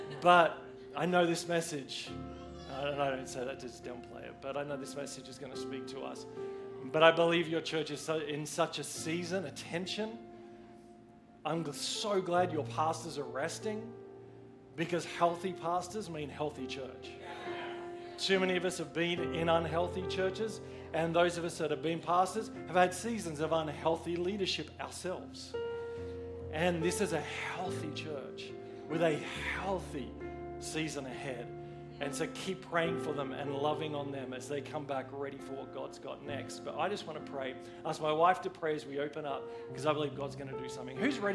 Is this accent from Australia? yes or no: yes; Australia; I mean, I'm Australian at the end of the day.